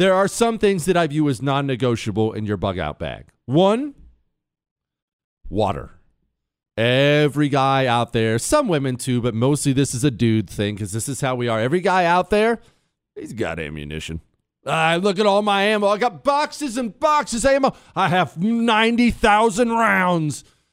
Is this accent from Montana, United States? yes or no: yes; Montana, United States; I hunt and fish and spent plenty of time in the mountains, and that's just how I grew up in Montana.